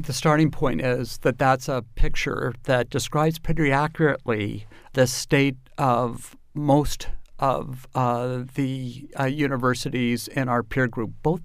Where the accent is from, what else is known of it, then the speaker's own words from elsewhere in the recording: Canada; I come from Canada, as you know.